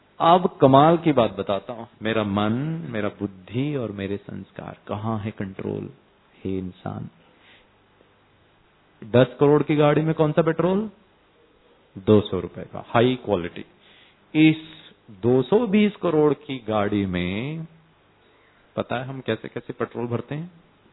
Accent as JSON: {"language": "Hindi", "region": "North India", "country": "India", "tie": "born or raised there", "also_born_or_lived": "Kerala", "said": "मैं भी केरला से ही हूं, हाँ मैं केरला का रहने वाला हूं, लेकिन मेरा जन्म और मैंने पढ़ाई सब नॉर्थ इंडिया में की है।"}